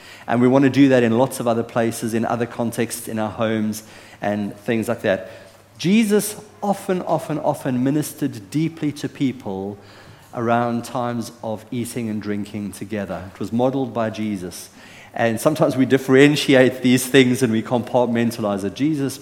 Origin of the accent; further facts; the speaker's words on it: South Africa; am I allowed as a South African to make a joke about the Brits and the barbecue?